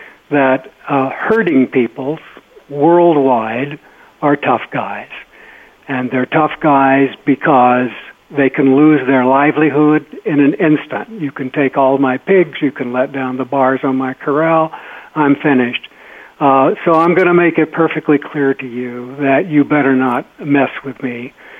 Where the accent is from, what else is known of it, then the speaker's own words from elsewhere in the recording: El Paso, Texas, United States; Well, it's a Southwesterner. I'm from El Paso.